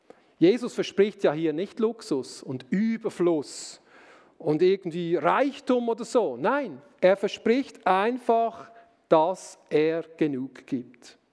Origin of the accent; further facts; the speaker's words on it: Switzerland; und das können wir ja auch als Schweizer